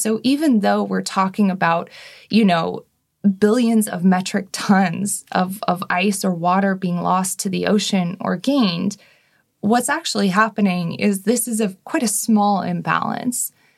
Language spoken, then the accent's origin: English; United States; I mean, so I'm American